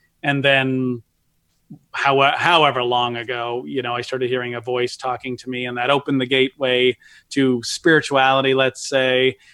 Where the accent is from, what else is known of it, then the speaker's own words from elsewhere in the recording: Vermont, United States; You know, one thing about me is I grew up in Vermont. I grew up as a blue collar character persona in the game of life.